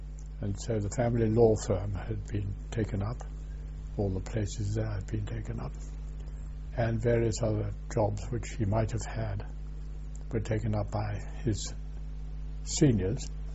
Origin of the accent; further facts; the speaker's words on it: Hong Kong; born there; I was born in Hong Kong, because my parents lived there for a very long time, my father for nearly 50 years.